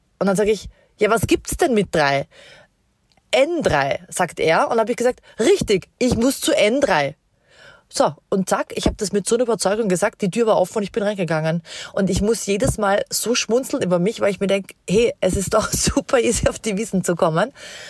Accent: Vienna, Austria; now in Munich, Germany; ich bin aus Wien

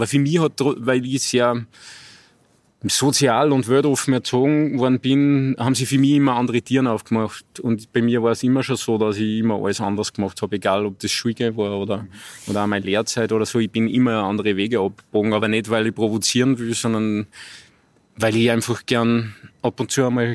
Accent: Bad Goisern, Upper Austria, Austria; Also ich liebe das Salzkammergut und das ist meine Heimat und ich bin der weltoffenste Mensch.

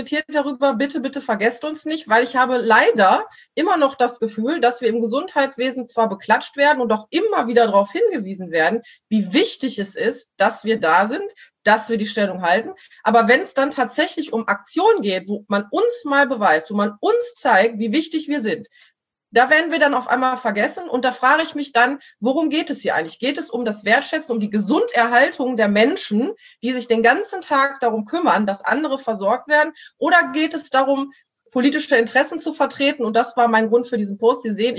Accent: Mülheim, North Rhine-Westphalia, Germany; dass hier jetzt in Mülheim, ich komme aus Mülheim, die alten geimpft worden sind

